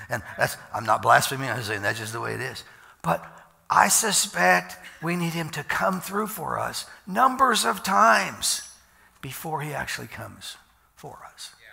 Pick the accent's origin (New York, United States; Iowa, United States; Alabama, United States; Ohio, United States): Iowa, United States; It's like, I'm from Iowa. Did I mention that? I haven't today. Well, I am